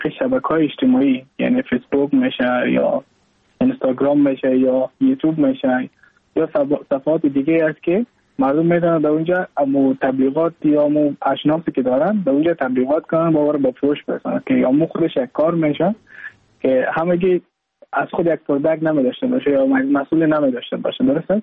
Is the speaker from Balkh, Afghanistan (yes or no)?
yes; Mazar-i-Sharif, Balkh, Afghanistan; now in Goa, India; از مزار شریف هستم، از قریه شیرآباد که از قریه دورافتاده مزار شریف بلخ می باشم، که من در سال 2019 ماه جون به هندوستان آمدم